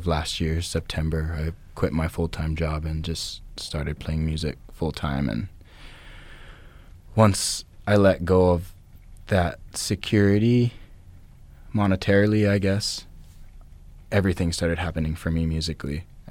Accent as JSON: {"language": "English", "town": "Manoa Valley", "region": "Hawaii", "country": "United States", "tie": "born or raised there", "said": "local born entertainer, musician here in Hawaii. Born and raised in Manoa Valley."}